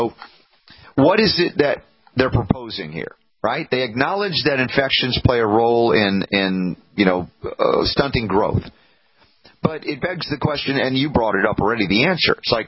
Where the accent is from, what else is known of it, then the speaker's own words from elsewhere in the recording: United States; I'm an American. I love this country, what it stands for, the origins.